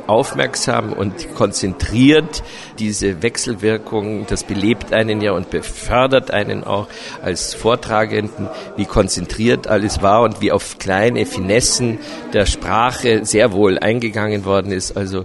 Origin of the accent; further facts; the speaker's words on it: Vienna, Austria; ich komme aus Wien